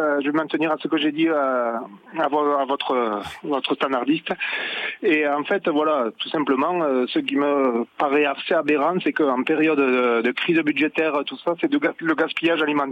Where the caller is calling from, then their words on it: Occitanie, France; de l'Aveyron. Je suis à côté de Baraqueville.